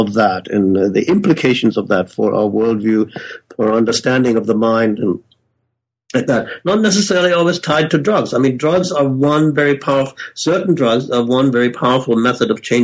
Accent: Germany; I lived in Germany I was born in Germany in 1936, so I experienced Second World War in Germany.

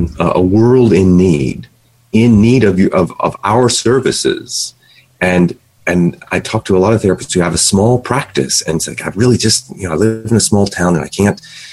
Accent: Kentucky, United States; moved away as an adult; now in New York, United States; I'm originally from Kentucky, and my wife and I moved to New York in 1997, and she's an actress, so we needed to be here.

